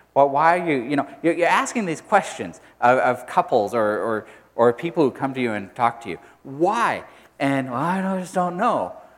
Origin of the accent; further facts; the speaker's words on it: the South, United States; well, we call it dinner because we're from the South.